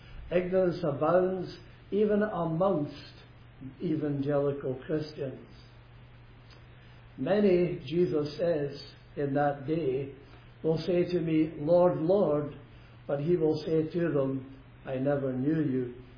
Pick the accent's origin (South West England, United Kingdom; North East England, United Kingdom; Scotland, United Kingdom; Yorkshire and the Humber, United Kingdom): Scotland, United Kingdom; Glasgow; Going back over 70 years ago, when I grew up in Glasgow, you could have assumed then, more or less, the entire nation were church-going people.